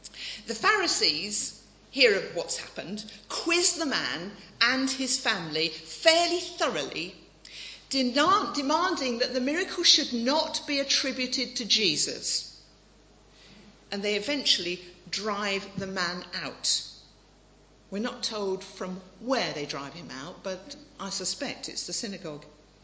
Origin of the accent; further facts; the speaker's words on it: Birmingham, West Midlands, United Kingdom; I don't think I've much of an accent. You probably can't tell that I come from Birmingham.